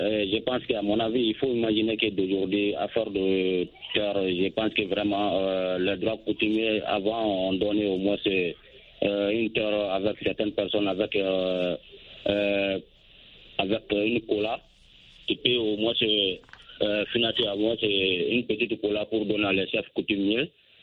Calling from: Sonikimi, Mali; Je vous appelle toujours dans mon village natal à Sonikimi.

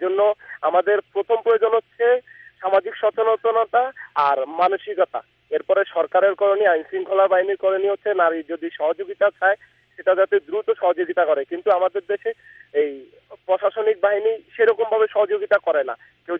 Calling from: Dhaka, Dhaka Division, Bangladesh; আমি ঢাকার মোহাম্মদপুর থেকে বলছিলাম

